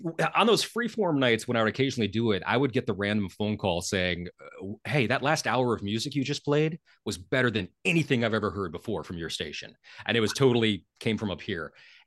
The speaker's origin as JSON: {"language": "English", "town": "Stillwater", "region": "Oklahoma", "country": "United States", "tie": "born or raised there", "said": "It was a commercial station in my hometown of Stillwater, Oklahoma, a small commercial station, but we were in a college town."}